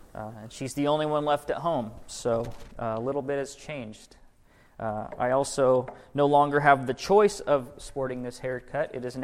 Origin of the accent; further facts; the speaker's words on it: Midwest, United States; also born or lived in Kansas; I grew up in the Midwest. You know, I lived in Iowa and Kansas my whole life.